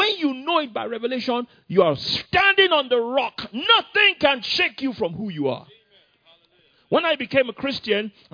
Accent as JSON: {"language": "English", "town": "Abeokuta", "region": "Ogun", "country": "Nigeria", "said": "I'm black and I come from Nigeria and I come from Abeokuta and my forefathers were idol worshippers."}